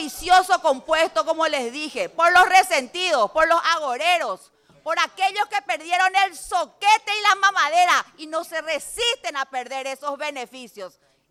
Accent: Paraguay; feliz como mamá, feliz como paraguaya

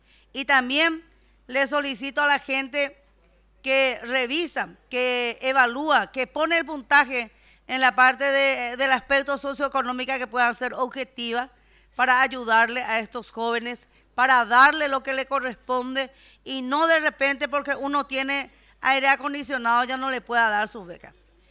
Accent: Paraguay; todos somos paraguayos y seres humanos que necesitamos tener la oportunidad para salir adelante

